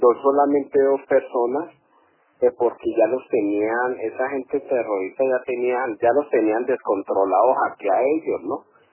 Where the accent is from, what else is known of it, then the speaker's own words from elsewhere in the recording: Colombia; now in United Kingdom; Ah, que yo soy colombiano.